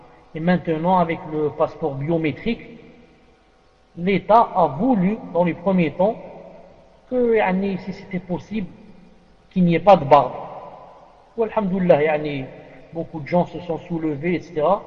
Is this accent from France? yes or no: no; Algeria; Mais chez nous, en Algérie, il y a ce problème